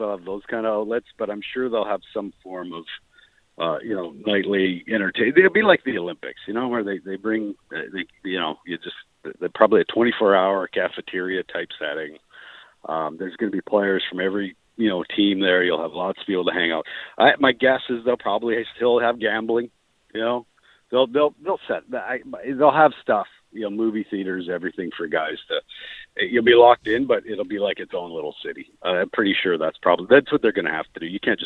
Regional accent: Canada; I'm a Canadian boy

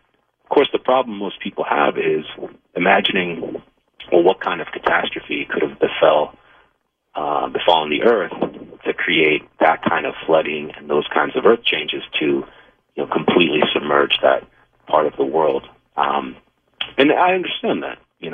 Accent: Florida, United States; a lot of people who grew up in South Florida, you know, I grew up on Atlantic Boulevard near the Atlantic Ocean.

